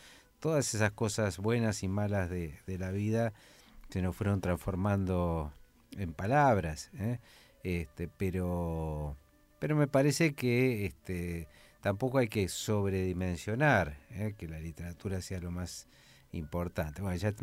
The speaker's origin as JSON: {"language": "Spanish", "country": "Argentina", "said": "vinimos cuatro escritores de Argentina, tres poetas y una dramaturga"}